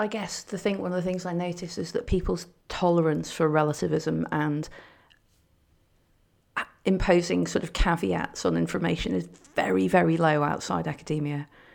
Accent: United Kingdom; Well, first of all, I'm British.

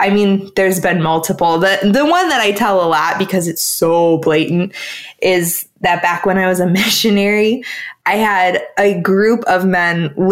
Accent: Madison, Wisconsin, United States; Like, I grew up in Madison, Wisconsin, which is hippie land.

